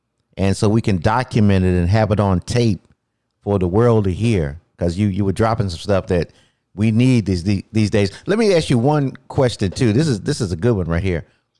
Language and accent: English; North Carolina, United States; where I grew up in Wayne County